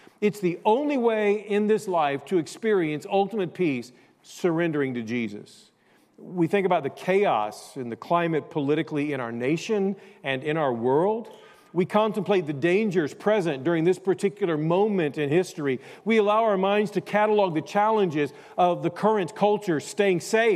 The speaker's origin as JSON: {"language": "English", "town": "Cahokia", "region": "Illinois", "country": "United States", "tie": "born or raised there", "also_born_or_lived": "East St. Louis", "said": "So St. Louis, East St. Louis, and then my hometown, Cahokia, Illinois. In time, that became a pretty rough area."}